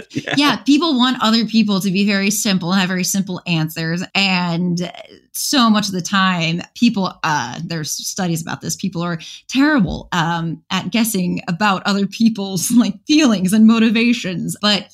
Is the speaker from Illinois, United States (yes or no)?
yes; Chicago, Illinois, United States; I mean, I grew up around Chicago.